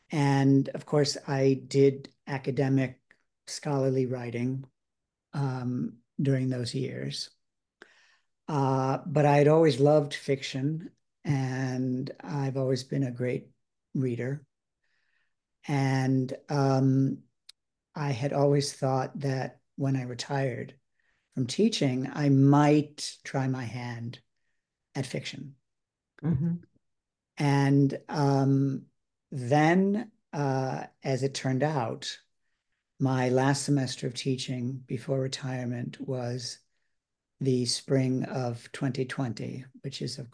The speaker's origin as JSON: {"language": "English", "town": "Chicago", "region": "Illinois", "country": "United States", "tie": "born or raised there", "said": "I grew up in Chicago. I was born in 1952."}